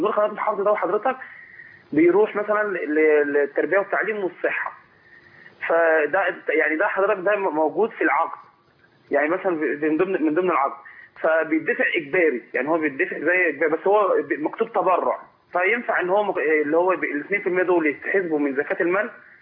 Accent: Suez, Suez Governorate, Egypt; دلوقتي عندنا في السويس

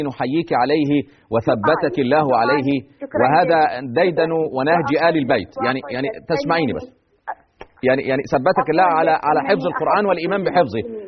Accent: Egypt; احنا عندنا في مصر

